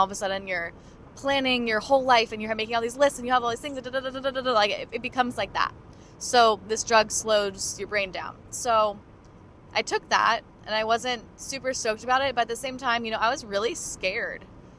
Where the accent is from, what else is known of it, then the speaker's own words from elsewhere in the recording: San Luis Obispo, California, United States; now in San Francisco, United States; And I'm driving right now from my hometown, San Luis Obispo, to San Francisco, where I currently live.